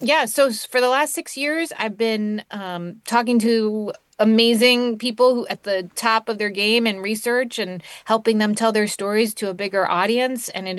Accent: New Jersey, United States; So I grew up in New Jersey and ended up becoming a journalist right out of college.

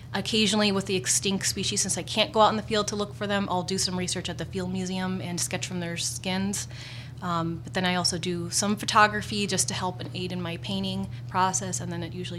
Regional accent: Illinois, United States; I grew up in the Chicago, suburbs of Chicago, so I did a lot of work in the Chicago area

